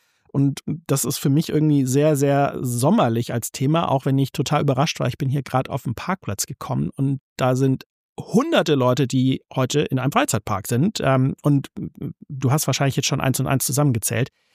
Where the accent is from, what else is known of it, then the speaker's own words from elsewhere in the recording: Baden-Württemberg, Germany; in Süddeutschland unterwegs, in Schwaben, in meiner alten Heimat